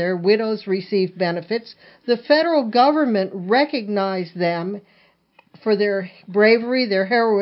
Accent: New Jersey, United States; Now, I will admit I didn't grow up here. I grew up in New Jersey. It's a whole different animal.

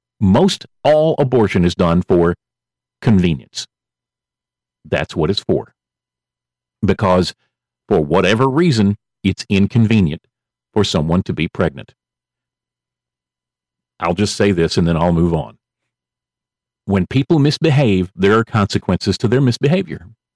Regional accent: Alabama, United States; that is in my home state, the state of Alabama.

